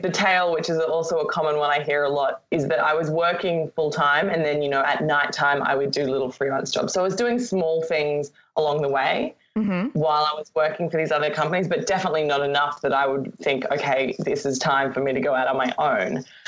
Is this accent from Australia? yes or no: yes; Australia; I don't think it was even apparent that I was from Australia.